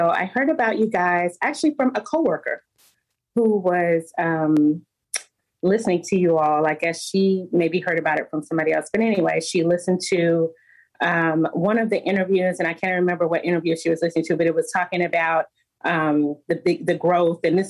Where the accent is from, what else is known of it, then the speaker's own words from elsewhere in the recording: Fort Worth, Texas, United States; So I'm born and raised in Fort Worth, or, awesome. Or born and bred, we used to say back in the day.